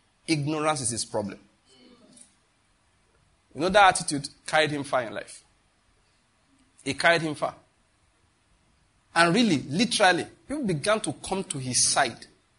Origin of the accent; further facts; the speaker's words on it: Enugu, Enugu State, Nigeria; It's because I'm from Enugu.